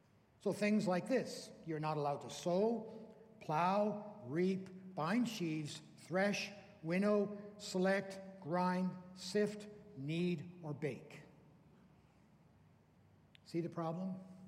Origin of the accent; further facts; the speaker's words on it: Canada; Growing up in Canada, I remember as a young person the many local laws our town had about the Lord's Day, about Sunday.